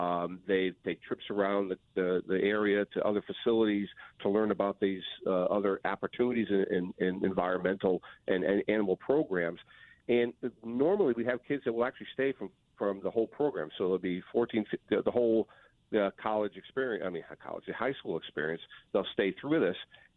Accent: Stratford, Connecticut, United States; When I was growing up in Stratford and looking to work in with animals, I came to the zoo

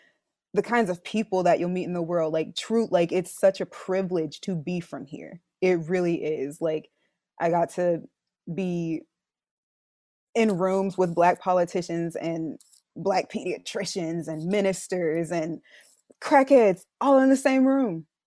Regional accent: Mississippi, United States; The way that being born and raised in Mississippi specifically has influenced my artistry is that it is inexplicably diverse.

